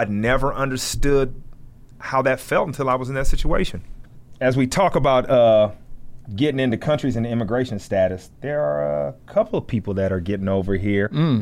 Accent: United States; What I do is, you know, what's crazy as an American, I will say this.

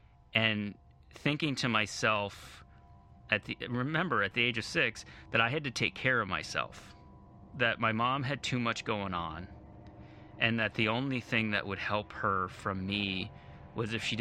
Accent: St. Paul, Minnesota, United States; I'm from St. Paul, Minnesota.

